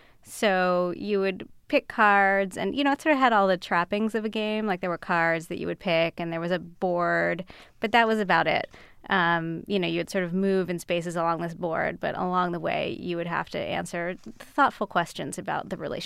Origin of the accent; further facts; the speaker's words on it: Philadelphia, Pennsylvania, United States; where we grew up in Philadelphia